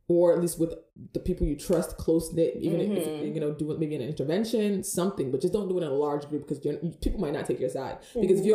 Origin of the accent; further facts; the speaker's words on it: Nigeria; because I came from Nigeria, so I know what it's like.